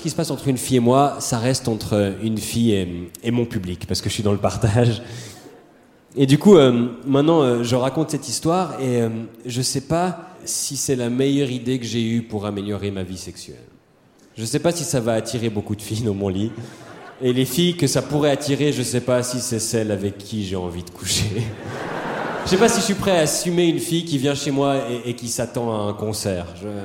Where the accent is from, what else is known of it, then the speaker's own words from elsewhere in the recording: Switzerland; Et en tant que bon Suisse empreint de neutralité, je suis arrivé à un compromis.